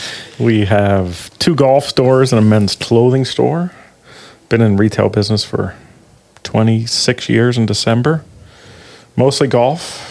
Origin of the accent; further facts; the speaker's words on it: Chicago, Illinois, United States; Born and raised in Chicago. Moved out here when my brother Jeff was playing for the Phoenix Suns and got traded for Charles Barkley. I stayed out here.